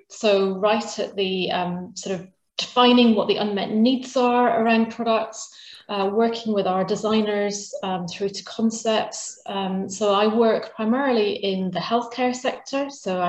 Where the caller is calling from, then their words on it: East of England, United Kingdom; So I'm just north of Cambridge today.